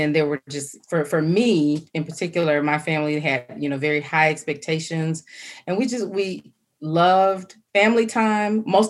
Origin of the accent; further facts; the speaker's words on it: Jackson, Mississippi, United States; I hail from Jackson, Mississippi. So I'm a country girl.